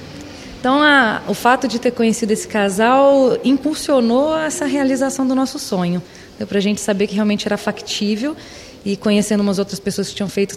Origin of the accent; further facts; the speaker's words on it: Fernandópolis, São Paulo, Brazil; Eu não sou de Minas, eu sou do interior de São Paulo, de Fernandópolis, onde a gente fez a primeira palestra.